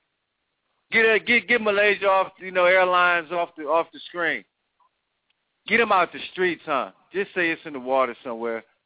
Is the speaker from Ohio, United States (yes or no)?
yes; Ohio, United States; I'm from Ohio, so, you know, Ohio, stand up.